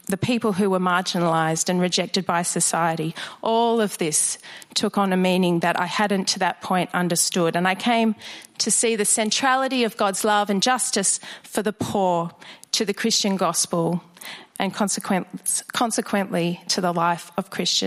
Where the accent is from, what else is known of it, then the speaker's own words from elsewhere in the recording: Sydney, New South Wales, Australia; now in Melbourne, Australia; Before I moved to Melbourne in the late 2000s, I'm originally from Sydney